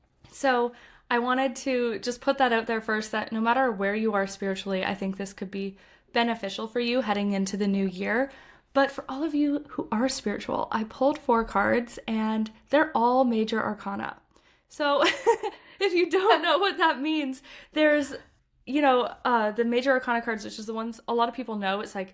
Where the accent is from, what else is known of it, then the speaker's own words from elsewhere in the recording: Canada; now in Copenhagen, Denmark; I am Canadian, but I right now I'm living in Copenhagen